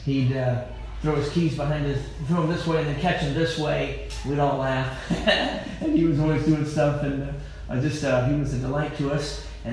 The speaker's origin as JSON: {"language": "English", "town": "Durango", "region": "Colorado", "country": "United States", "tie": "born there", "said": "I was born in Durango, Colorado, so your family roots, and I've known your dad all my life."}